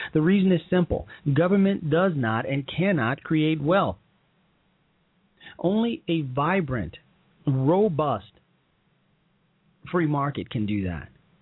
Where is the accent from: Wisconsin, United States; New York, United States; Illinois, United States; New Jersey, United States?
Illinois, United States; Chicago; This leaves what we in Chicago, my hometown, call political gangsterism.